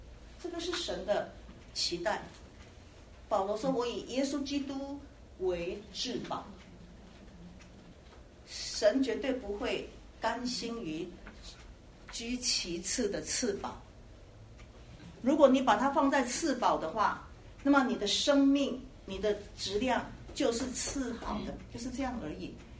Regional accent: China; 我们是中国人，我们是东方人哈

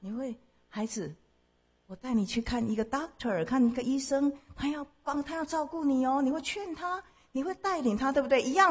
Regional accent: China; 事实上我们中国人以前是拜天的，是敬天的，是看不见的。

